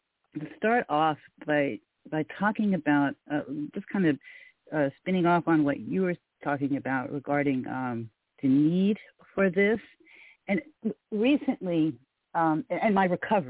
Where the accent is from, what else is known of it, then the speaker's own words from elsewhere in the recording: New York City, New York, United States; also born or lived in Leominster; So I was born into a Catholic family in New York City in 1955.